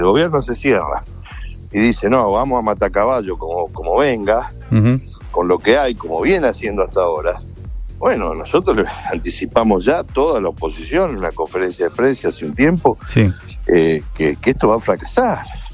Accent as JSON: {"language": "Spanish", "town": "Rosario", "region": "Santa Fe", "country": "Argentina", "said": "Primero, porque soy de Rosario, sí."}